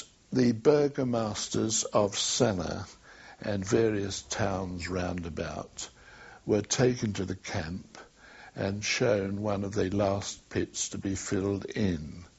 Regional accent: Aberdeen, Scotland, United Kingdom; now in London, United Kingdom; I come from Aberdeen, really, but I've lived all my life down here in London.

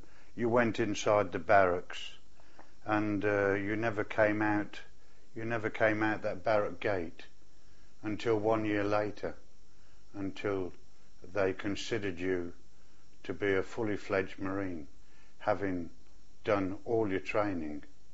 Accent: Coventry, West Midlands, United Kingdom; I come from Coventry.

